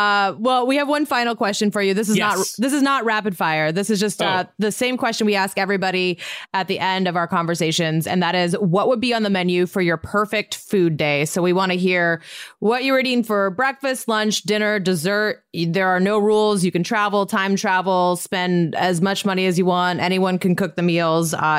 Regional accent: Montana, United States; Where? I'm from Montana, actually.

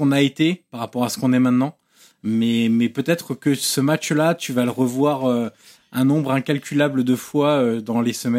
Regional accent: Auxerre, Bourgogne-Franche-Comté, France; je suis originaire d'Auxerre.

